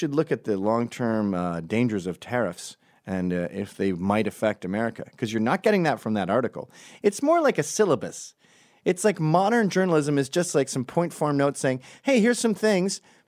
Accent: New York, United States; And when you hear it as a New Yorker, who's sane, by the way, not these liberals

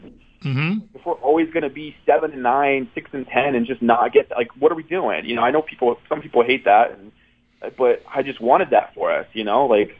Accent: Plattsburgh, New York, United States; I grew up in Plattsburgh, New York. It was kind of a lonely feeling being a Bills fan there.

